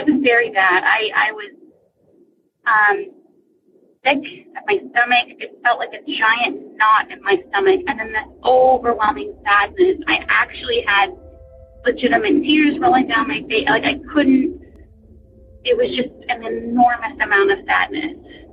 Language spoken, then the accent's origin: English; South Carolina, United States; I am from South Carolina. I'm a listener.